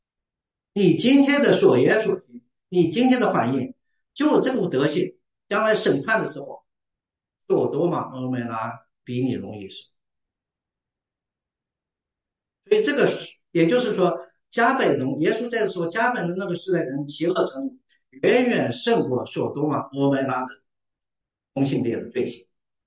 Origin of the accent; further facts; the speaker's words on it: China; 就像我们移民，尤其我们中国人比较内敛一点，啊，印度人好像好一点，到了第三代可以介入政治。